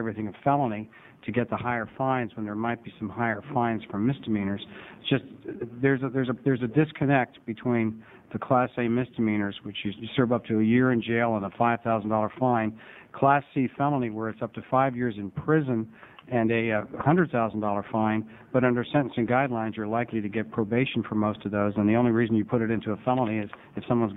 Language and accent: English; Salem, Oregon, United States; from Salem.